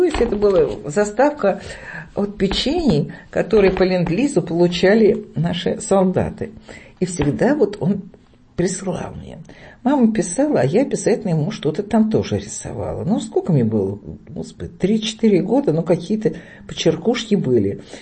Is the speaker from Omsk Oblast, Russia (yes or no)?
no; Moscow, Russia; Во время войны началась эвакуация. Мы же москвичи, и срочно эвакуировались. Эвакуировали нас в Казахстан.